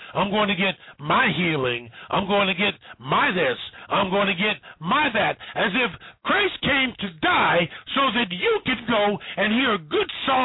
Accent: Youngstown, Ohio, United States; I remember one time I was up in my hometown and I had my wife and my wife's cousin. And, you know, they were going in a Chinese restaurant. I'm from Youngstown, Ohio. That's where I was born.

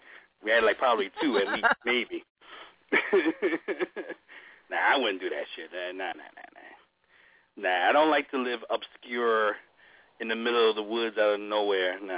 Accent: New York City, New York, United States; born there; I was born here. I was born in New York, so I'm a New York Rican, as they say.

